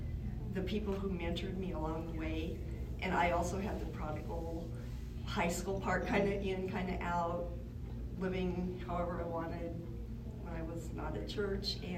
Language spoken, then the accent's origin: English; Wyoming, United States; Well, I'm actually from Wyoming. Yeah. Pine Bluffs, Wyoming is where we are now, and Albin's just up the road.